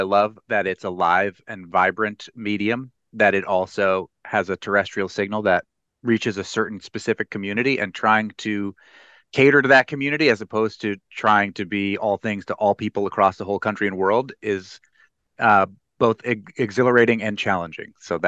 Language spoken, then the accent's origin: English; Boston, Massachusetts, United States; I grew up in the Boston area, and the Boston area radio stations were doing it really, really well.